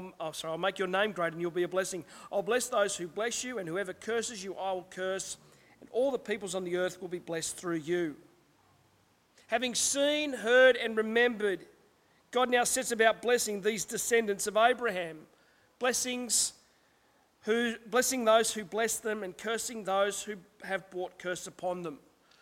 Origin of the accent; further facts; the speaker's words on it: Sydney, New South Wales, Australia; I was born in Sydney, Australia. I've lived in this country all of my life. My parents and their parents and their parents before them on both sides were all born here in Australia. I'm a seventh generation Australian, the son of an Irish migrant